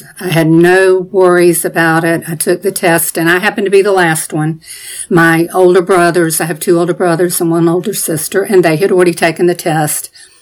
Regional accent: Savannah, Georgia, United States; I'm from Savannah, Georgia, and I'm 67 years old.

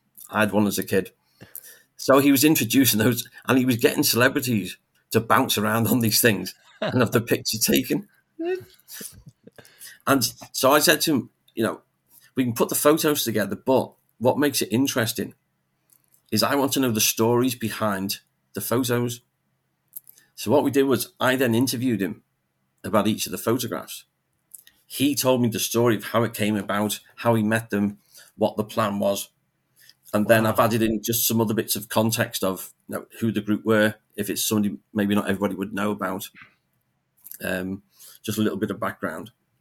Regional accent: Liverpool, North West England, United Kingdom; Liverpool just happens to be in England by coincidence. We don't think of ourselves in a way as English. It's Liverpool first.

